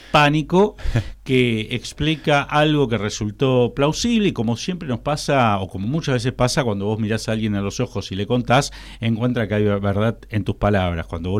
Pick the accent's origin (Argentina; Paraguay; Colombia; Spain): Argentina; como tantos argentinos teníamos miedo